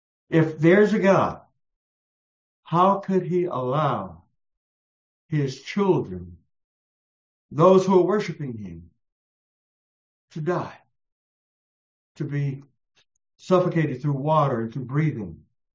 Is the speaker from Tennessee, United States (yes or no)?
no; San Antonio, Texas, United States; my hometown where I was born and reared, in San Antonio, Texas